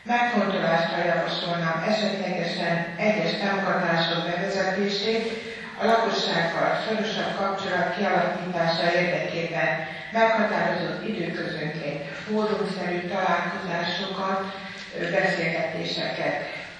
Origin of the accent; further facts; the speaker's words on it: Kardoskút, Békés, Hungary; Kardoskúton születtem, egész életemben Kardoskúton laktunk, jelenleg is így lakom férjemmel